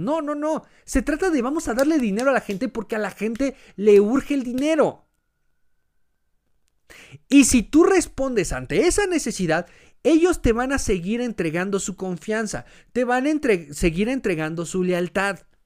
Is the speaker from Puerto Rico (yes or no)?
no; Mexico; seguimos siendo mexicanos, porque seguimos siendo parte de la misma nación